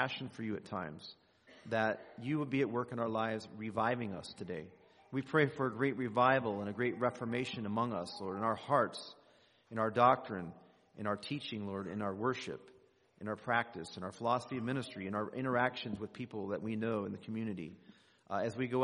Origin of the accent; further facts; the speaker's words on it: California, United States; now in St. Louis, United States; But subsequently, we moved from California to St. Louis, and we're in the Midwest for about 6 years. So we became Midwesterners, okay? Californians transported to the Midwest.